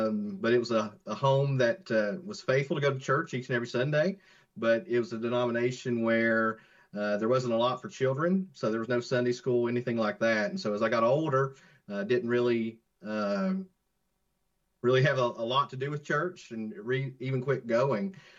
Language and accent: English; Kentucky, United States; And then came back home to Pike County. I'm originally from Pike County.